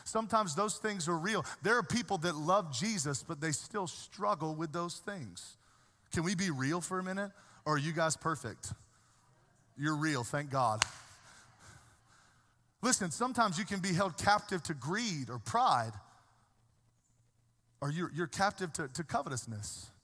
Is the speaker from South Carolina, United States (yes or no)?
yes; Rock Hill, South Carolina, United States; Like, I'm from Rock Hill, South Carolina. You don't know me. We're different down there.